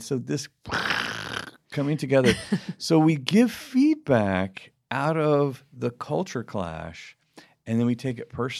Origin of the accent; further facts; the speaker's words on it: United Kingdom; accent: British; So don't be thrown. by my British accent.